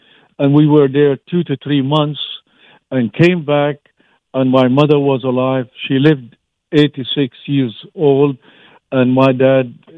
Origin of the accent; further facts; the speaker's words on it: Galilee, Israel; I grew up in the Galilee area